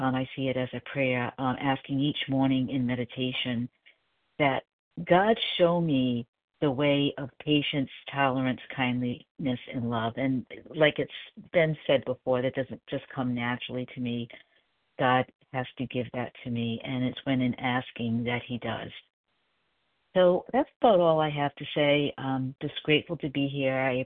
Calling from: South Carolina, United States; in South Carolina, and gratefully recovering from compulsive overeating.

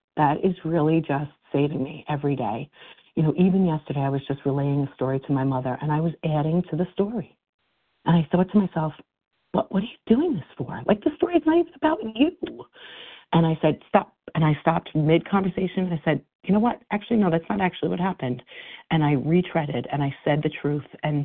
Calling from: New York, United States; I'm calling from New York.

